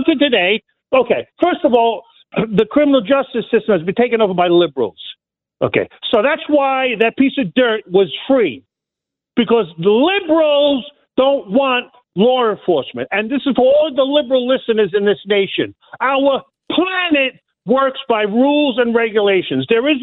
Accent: New York City, New York, United States; now in North Carolina, United States; I'm from Brooklyn, New York. I got out of that mess.

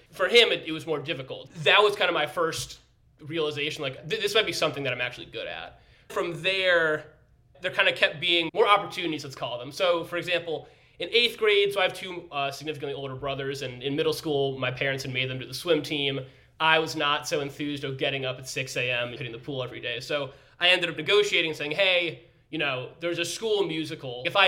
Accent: Massachusetts, United States; being like a boy growing up in the Boston area, they try to slot you into sports, right?

